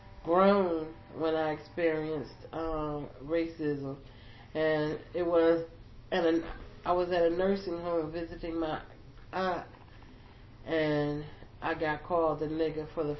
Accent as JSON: {"language": "English", "town": "Philadelphia", "region": "Pennsylvania", "country": "United States", "tie": "born or raised there", "said": "I was born on May 27th, 1951, in Philadelphia, Pennsylvania."}